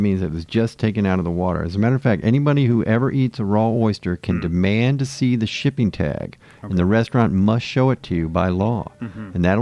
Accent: Mobile, Alabama, United States; now in New York, United States; I grew up eating oysters in Alabama and Mobile, on Mobile Bay. And whenever I could afford to go out and have an oyster here in Manhattan

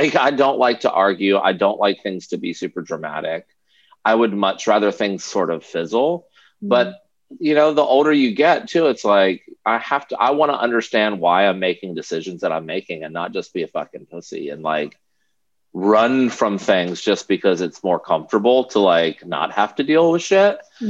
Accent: Virginia, United States; also born or lived in New York / Los Angeles; now in Nashville, United States; Like I grew up in Virginia. I went to college in Virginia. I moved to New York. I lived there for 6 years and I moved to LA. I lived there for 11 years. And now I've been in Nashville for almost six.

